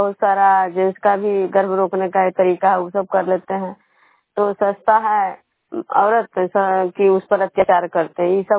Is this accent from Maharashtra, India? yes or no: no; Bishnupur, Bihar, India